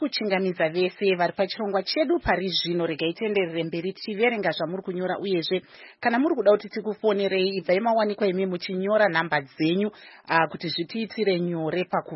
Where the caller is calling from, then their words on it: Polokwane, Limpopo, South Africa; I'm watching you from South Africa. I'm here in Polokwane.